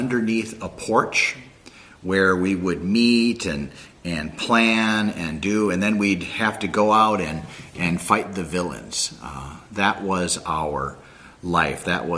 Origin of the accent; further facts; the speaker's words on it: Chicago, Illinois, United States; I want to take you back to my life in the 60s. I'm growing up in Chicago.